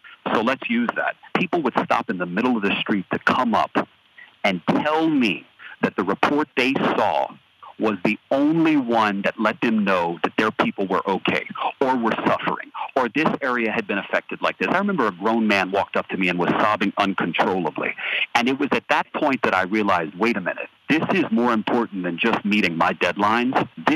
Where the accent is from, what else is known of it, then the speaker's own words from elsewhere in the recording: Louisiana, United States; I'm Cajun.